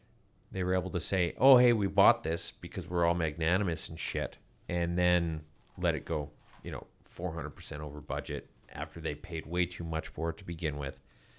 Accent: Canada; I'm from Canada, where we have our choices of Air Canada and WestJet.

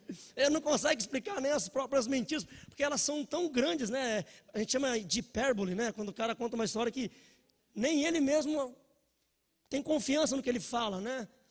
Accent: Paraná, Brazil; also born or lived in Curitiba; now in Tatuí, Brazil; Eu sou paranaense, e eu não sei se vocês já perceberam

